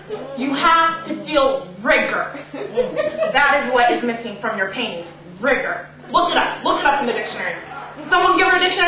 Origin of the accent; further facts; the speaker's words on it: Nuku'alofa, Tongatapu, Tonga; born there; I was born in Nuku'alofa Tonga, which is part of the Polynesian Islands in the Pacific Ocean.